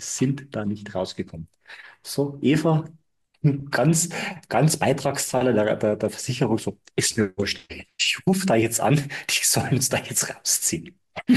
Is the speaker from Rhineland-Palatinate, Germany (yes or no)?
no; Bavaria, Germany; Gerade als Bayer muss man dann immer die Standardfragen nach dem Oktoberfest beantworten.